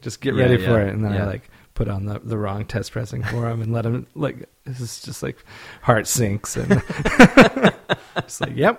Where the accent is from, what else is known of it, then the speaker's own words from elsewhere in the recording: Tulsa, Oklahoma, United States; it's a big city for Oklahoma, probably like the second most populous city, Tulsa.